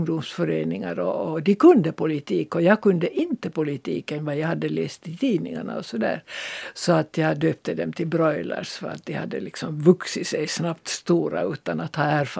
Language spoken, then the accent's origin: Swedish; Estonia; first language Swedish; now in Finland; Jag kom från Estlands minoritet och sökte mig till den finlandssvenska minoriteten.